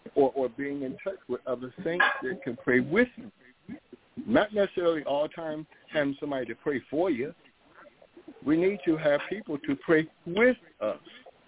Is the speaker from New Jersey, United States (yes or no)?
yes; New Jersey, United States; I think he knew that I come from New Jersey and God put me and my wife back together.